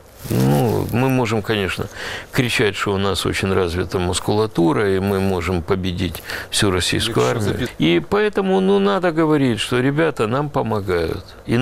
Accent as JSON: {"language": "Russian", "country": "Ukraine", "said": "Мы, украинцы, бросились так же, как белорусы."}